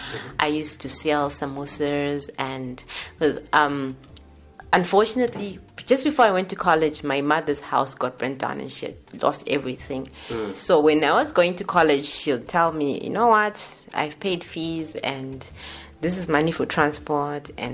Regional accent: Kwekwe, Midlands, Zimbabwe; So I grew up in Kwekwe. Most of my life, hi people from Kwekwe. Yes, I'm a proudly Kwekwe person.

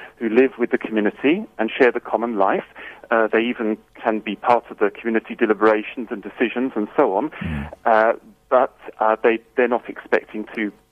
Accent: United Kingdom; now in South Africa; I'm British myself, and you could say a slight exception to the rule. I previously was an oratorian in England and been here for almost 7 years now.

